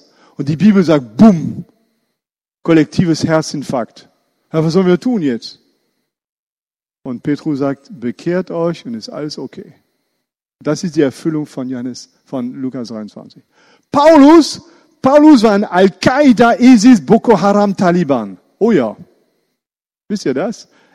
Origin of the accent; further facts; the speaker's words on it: Iran; German is a second language; now in Germany; ich komme aus dem Iran, ich wusste das nicht